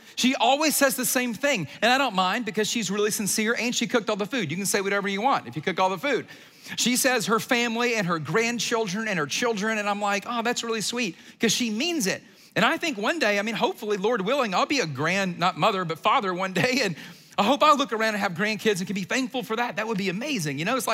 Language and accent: English; Atlanta, Georgia, United States; I mean, I grew up in Atlanta. I walked through humidity, if anything, and which is way worse than snow if we're thinking about it.